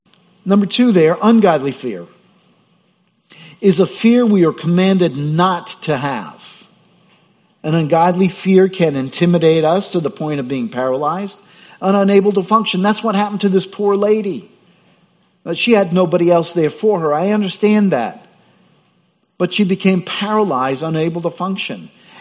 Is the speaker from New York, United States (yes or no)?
yes; New York, United States; And of course, we're from New York.